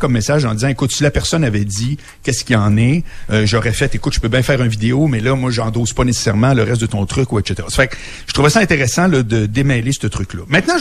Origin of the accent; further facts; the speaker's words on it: Quebec, Canada; ce côté folklorique-là, les Français l'ont avec les Québécois.